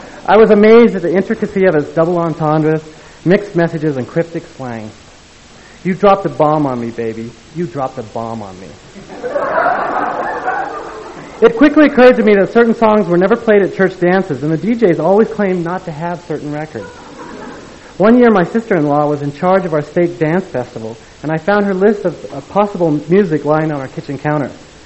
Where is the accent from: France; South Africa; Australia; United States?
United States; Rupert, Idaho; now in Seattle, United States; I'm from Rupert, Idaho, and went to BYU and transferred to U of U.